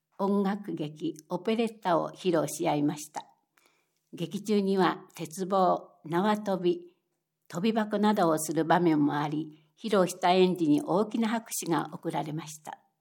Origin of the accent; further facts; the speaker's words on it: Nagoya, Aichi, Japan; 名古屋市出身です。